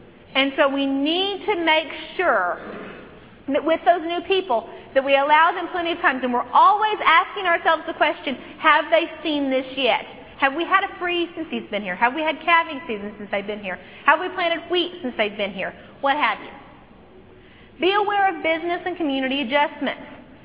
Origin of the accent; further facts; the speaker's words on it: Locust Grove, Oklahoma, United States; Now, in my hometown of Locust Grove, Oklahoma, the local auto mechanic is a guy named Pork Roland.